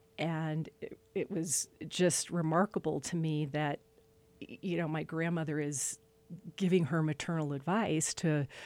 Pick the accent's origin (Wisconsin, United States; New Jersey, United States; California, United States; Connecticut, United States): New Jersey, United States; Mountain Lakes; my parents lived in where I was raised in Mountain Lakes, New Jersey. They lived in their home for 46 years.